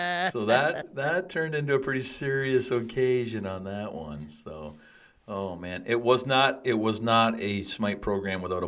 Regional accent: Simcoe, Ontario, Canada; I remember we were in my hometown of Simcoe, and we had some guys that were clowning, and we've both done that.

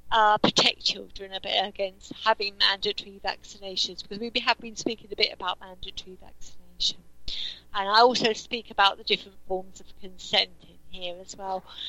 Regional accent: England, United Kingdom; I am from England, yes.

